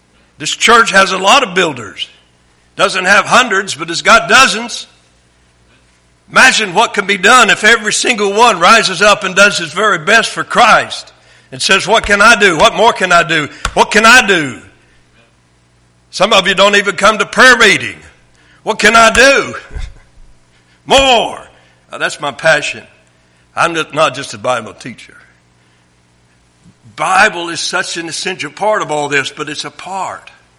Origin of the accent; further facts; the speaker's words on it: the South, United States; Nothing, not even one of the major characteristics here that I see in Baptist churches I grew up in the South.